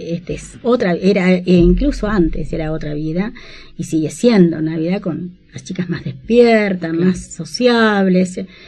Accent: Chile; moved away; yo vine de Chile siendo una persona con muy poca personalidad

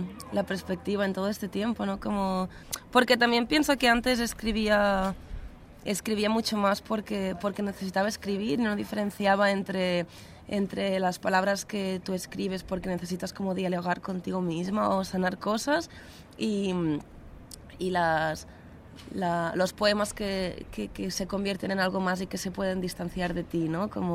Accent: Catalonia, Spain; also born or lived in Barcelona; Bueno, nací aquí. Pero la verdad es que yo crecí y me crié en el Empordà, en el norte de Cataluña.

